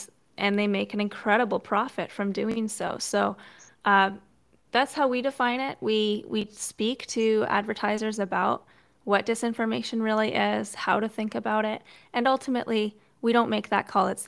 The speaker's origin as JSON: {"language": "English", "country": "Canada", "said": "I'm Canadian."}